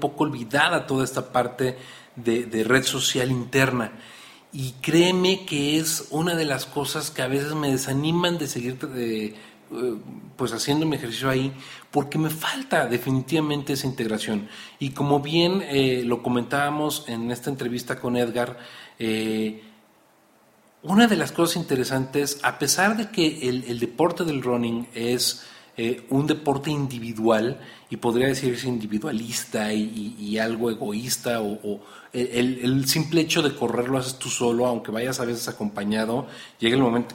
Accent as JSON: {"language": "Spanish", "country": "Mexico", "said": "por lo menos a mí como mexicano, me preocupa más"}